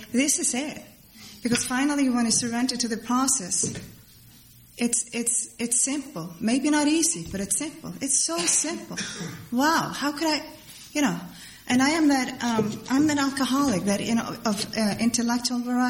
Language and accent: English; Iceland; English is a second language; I was born and raised in Iceland. Iceland is a little volcanic island up in the North Atlantic Ocean.